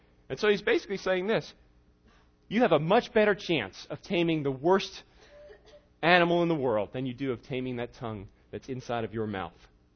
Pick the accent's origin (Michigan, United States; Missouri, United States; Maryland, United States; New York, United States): New York, United States; I grew up in New York. And so if you grew up in New York, maybe you're thinking that's the garbage dump. But I grew up in New York.